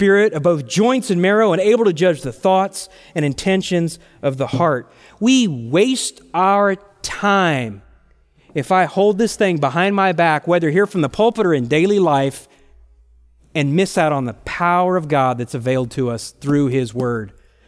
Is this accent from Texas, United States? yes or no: yes; Dallas, Texas, United States; I grew up in East Dallas, over by Warwick Lake.